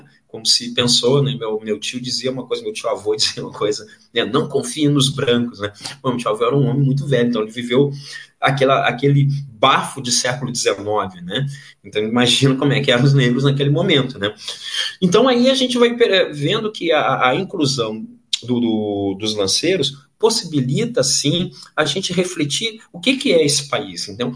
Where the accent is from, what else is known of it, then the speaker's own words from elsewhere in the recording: Brazil; A experiência dos lanceiros, ela nos pertence, como brasileiros que somos.